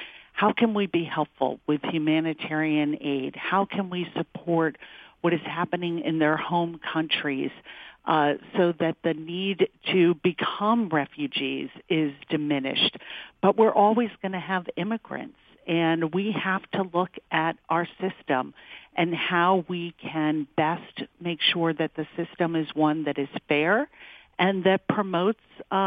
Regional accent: Melrose, Massachusetts, United States; the TSA agent was from my hometown of Melrose

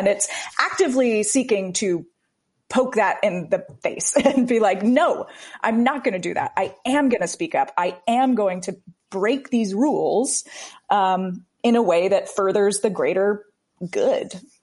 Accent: the South, United States; I'm from the South and that's just what you have to do to to make effectual change long term.

